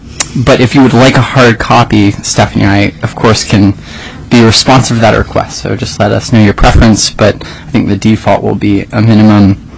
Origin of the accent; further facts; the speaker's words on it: Sitka, Alaska, United States; So it's rural Southeast Alaska. I'm from Sitka, of course, the largest of the island communities that I represent.